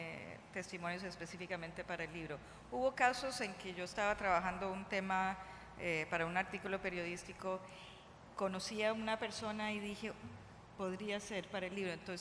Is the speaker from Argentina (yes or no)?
no; United States; now in Bogotá, Colombia; Pues yo llevo 13 años viviendo en Colombia, yo también soy norteamericana. Vivo en Bogotá